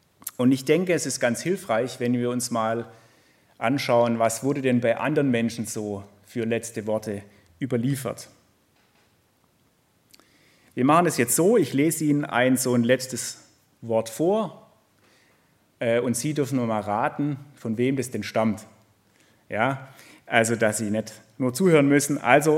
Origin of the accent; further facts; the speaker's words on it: Schlierbach, Baden-Württemberg, Germany; Ich komme ursprünglich aus Schlierbach, das ist im Landkreis Göppingen, also gar nicht so weit weg von hier.